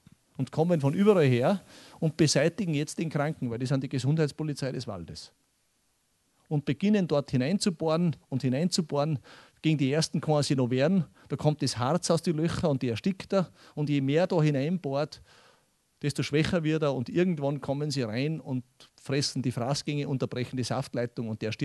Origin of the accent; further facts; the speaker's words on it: Salzburg, Austria; Das ist genau das Gleiche, wie wenn ich als Salzburger nach Vorarlberg komme.